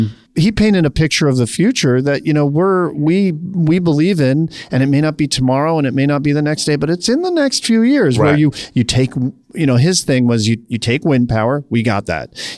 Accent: East Coast, United States; When I graduated from college, I grew up on the East Coast. I went to college in New York City.

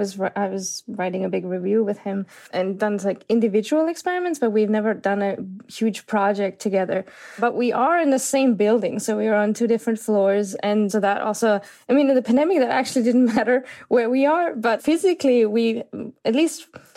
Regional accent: Germany; moved away as an adult; now in United States; I'm originally from Germany. I did my PhD in Germany and came to Maria Barna's lab at Stanford

